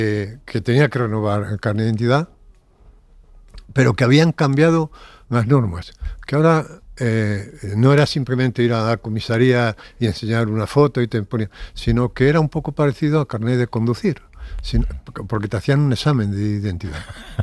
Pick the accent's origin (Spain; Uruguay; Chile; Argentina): Spain; es tan evidente que soy español que no tiene sentido esta pregunta a menos que tenga trampa